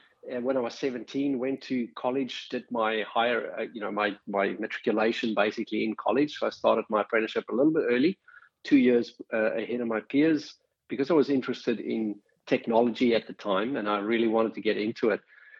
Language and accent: English; Northern Cape, South Africa; It all began back in South Africa, born and raised in the Karoo in the Northern Cape, and you know, moved to the northeast coast of the country where I started my apprenticeship in industrial automation.